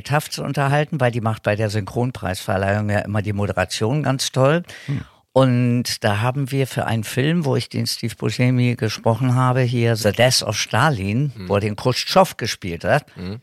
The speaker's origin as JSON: {"language": "German", "region": "Berlin", "country": "Germany", "tie": "born or raised there", "said": "als Baby, so ein Dreivierteljahr oder was. Und dann, wie man so schön sagt, aufgewachsen in Berlin, ja. Im ollen West-Berlin."}